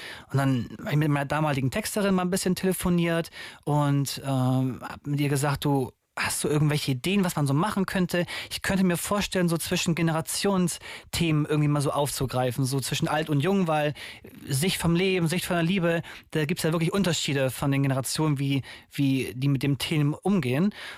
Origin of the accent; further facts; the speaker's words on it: Ganderkesee, Lower Saxony, Germany; Am Samstag bin ich in meinem Heimatort in Ganakesee auf dem Herbstmarkt unterwegs